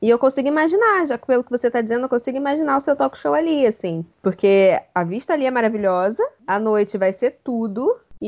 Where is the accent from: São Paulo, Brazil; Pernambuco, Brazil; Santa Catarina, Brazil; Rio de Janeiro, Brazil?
Rio de Janeiro, Brazil; Eu pensei no Rio de Janeiro, mas isso é óbvio, né? Eu sou muito carioca.